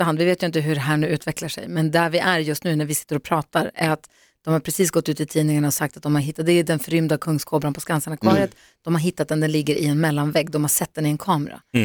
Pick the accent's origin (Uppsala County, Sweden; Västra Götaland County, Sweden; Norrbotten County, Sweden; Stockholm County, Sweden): Norrbotten County, Sweden; Luleå; för vi är ju från Luleå, vi hade ju F-21 där.